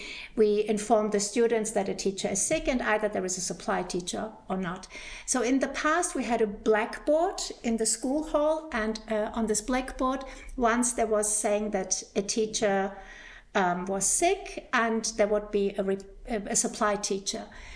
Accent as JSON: {"language": "English", "region": "Berlin", "country": "Germany", "tie": "born or raised there", "said": "I grew up in Berlin, and I was in Berlin. I went to high school in Berlin"}